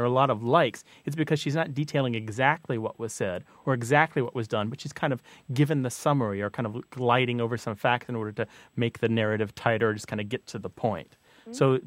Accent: Missouri, United States; I have to say that I don't know that from growing up in Missouri.

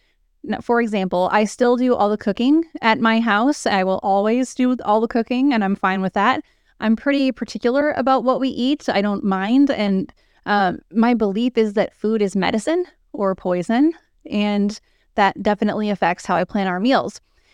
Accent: Midwest, United States; You know, I'm from the Midwest. I live in the Midwest. I will probably always live in the Midwest, and we are very much meat and potatoes.

